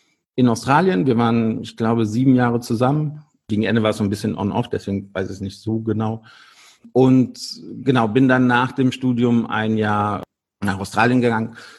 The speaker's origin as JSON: {"language": "German", "town": "Eitorf", "region": "North Rhine-Westphalia", "country": "Germany", "tie": "born or raised there", "also_born_or_lived": "Leverkusen", "said": "Also, es liegt halt Eitorf an der Sieg, ist zwischen Siegburg und Siegen, aber viel näher an Siegburg. Es gehört noch zur Köln-Bonner Bucht."}